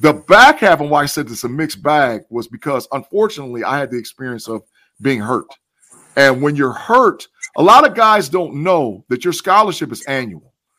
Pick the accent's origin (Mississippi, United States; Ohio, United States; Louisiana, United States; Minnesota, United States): Ohio, United States; I'm not from the South, of course, obvious. I'm from Ohio, you know, so that's a whole nother, you know, conversation.